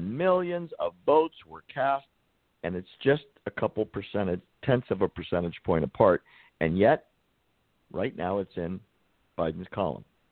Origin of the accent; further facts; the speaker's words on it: United States; those were still my president because I'm an American.